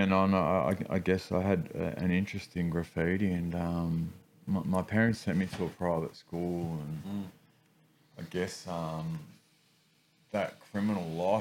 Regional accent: Springvale, Victoria, Australia; And then I grew up in Springvale. We moved to Springy. And, that was full on too, man.

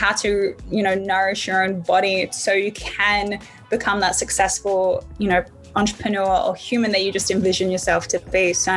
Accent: Australia; especially like I've experienced this too as an Australian, because our culture is a little bit different

